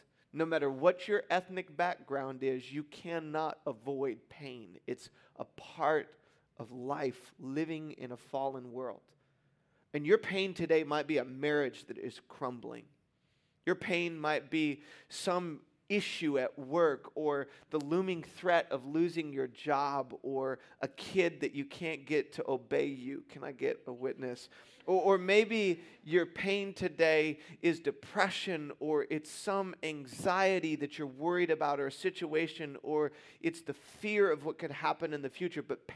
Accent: East Coast, United States; I grew up on the East Coast, and we would go to Disney World multiple times every couple of years.

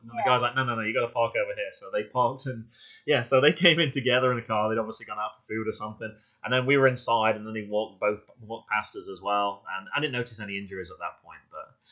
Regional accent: England, United Kingdom; now in Virginia, United States; I'm a Brit living in Virginia.

